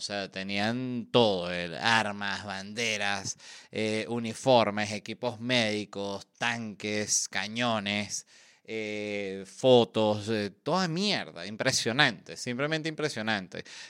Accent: Venezuela; also born or lived in Uruguay; Si bien yo soy venezolano uruguayo

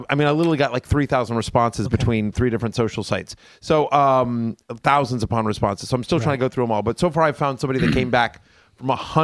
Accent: College Station, Texas, United States; I grew up in College Station, Texas. My dad still is a professor there.

